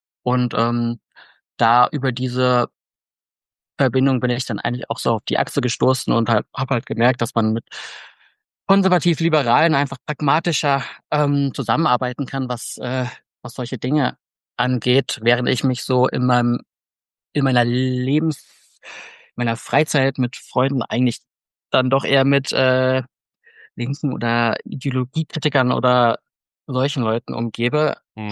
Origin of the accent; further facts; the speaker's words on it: Frankfurt, Hesse, Germany; now in Berlin, Germany; Ich bin in Frankfurt aufgewachsen